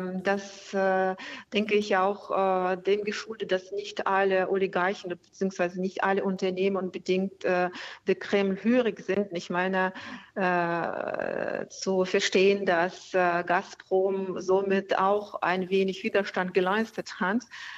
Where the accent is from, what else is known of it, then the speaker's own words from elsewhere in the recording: Lipetsk, Lipetsk Oblast, Russia; wie zum Beispiel meine Heimatstadt Lipezk